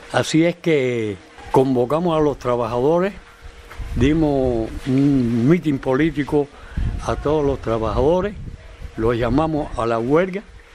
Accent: Cuba; llenarlo de orgullo como cubano, como hombre, como revolucionario.

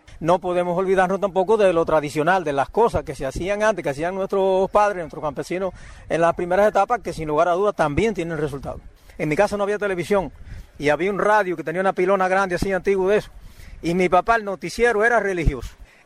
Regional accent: Cuba; born there; Yo nací en la Sierra Maestra. Te bajamos de allá en plena guerra, el año 58, principio del 59, nos estábamos viviendo ya para la zona de Cauto Cristo.

